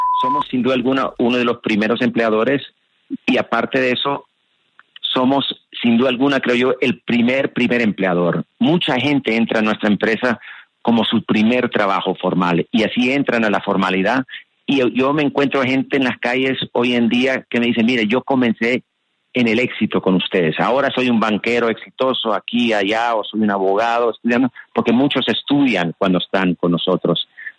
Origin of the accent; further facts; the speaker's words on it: El Salvador; nosotros como somos de El Salvador, un pequeño país que sufre y sufría de los mismos temas y penas que tenemos aquí en Colombia